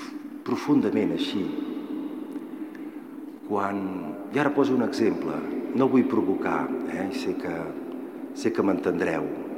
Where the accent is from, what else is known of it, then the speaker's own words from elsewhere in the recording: Catalonia, Spain; Veure el que està fent l'Estat profundament em fereix com a català.